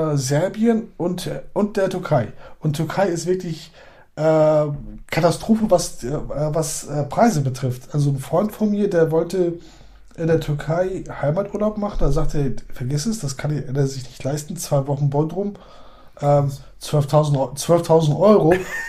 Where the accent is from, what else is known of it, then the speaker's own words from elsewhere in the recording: Eastern Macedonia and Thrace, Greece; Ja, ich komme aus Griechenland, also wir gehören zur türkischen Minderheit in Griechenland und das ist so östlich von Thessaloniki Richtung der türkischen Grenze, also da fängt so Thrakien